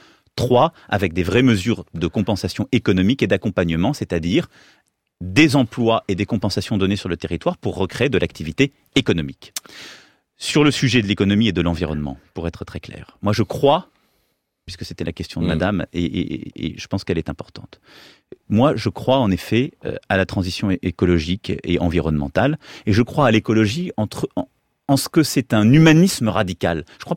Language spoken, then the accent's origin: French; Amiens, Hauts-de-France, France; moi je viens d'Amiens